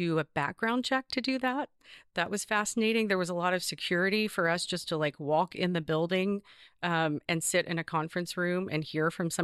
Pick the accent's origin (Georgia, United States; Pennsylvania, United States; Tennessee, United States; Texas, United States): Tennessee, United States; Nashville; Growing up in Nashville, most of those houses were some part of the Civil War because the Battle of Nashville and Battle of Franklin were so pivotal at the end of the war.